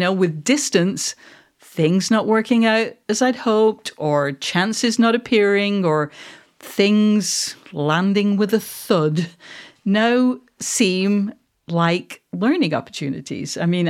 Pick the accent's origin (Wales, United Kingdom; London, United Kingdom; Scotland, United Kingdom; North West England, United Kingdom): North West England, United Kingdom; Manchester; accent: mid-Atlantic; I'm actually, just to be clear, for anyone who doesn't know, I am a Mancunian. I am not a Scot.